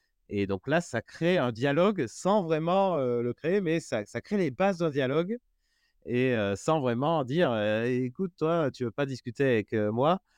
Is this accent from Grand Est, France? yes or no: no; Paris, Île-de-France, France; Je parle en tant que Parisien, là.